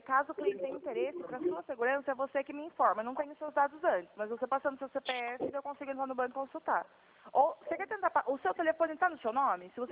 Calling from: Piracicaba, São Paulo, Brazil; Nós somos do interior de São Paulo, de Piracicaba.

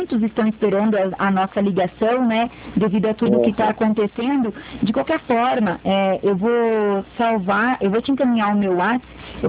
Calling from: Curitiba, Paraná, Brazil; eu sou daqui de Curitiba.

